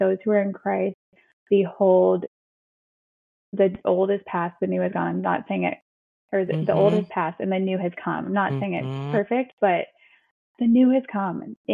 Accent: Colorado, United States; now in Florida, United States; I'm from Colorado. So I'm from the snow and I live in Florida now.

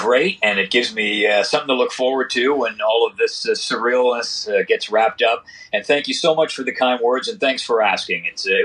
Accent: Oshawa, Ontario, Canada; Well, like you, as you indicated, I'm from Oshawa. And so you can imagine, I grew up in Oshawa

